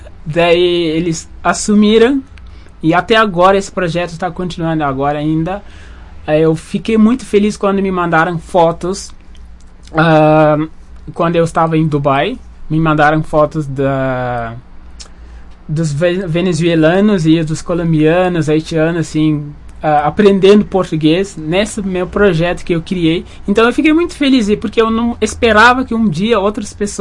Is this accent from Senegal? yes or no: yes; Senegal; Portuguese is a second language; moved away; porque quando eu cheguei aqui eu não sabia nada de português. Mas eu, como eu sofri muito com essa não falar português, daí eu resolvi, então, eu não quero que os meus amigos, meus irmãos senegaleses fazem a mesma coisa